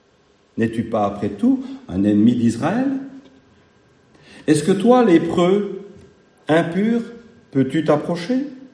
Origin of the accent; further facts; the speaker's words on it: Belgium; born there; Je suis né en Belgique, j'ai payé mes impôts et j'en ai payé ma part.